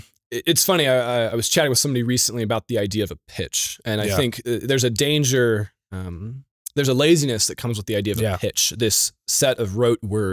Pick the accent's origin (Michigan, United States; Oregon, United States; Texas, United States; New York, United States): Texas, United States; So I grew up in Texas. I was homeschooled. And I grew up Southern Baptist, a great Reformed Baptist church back in Texas